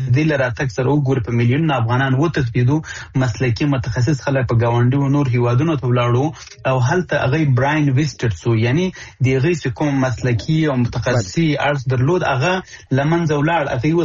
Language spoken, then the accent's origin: Pashto; Afghanistan; نو زه د افغانستان د یو بچی په صفت باندې، د دې وطن د یو زوی په صفت باندې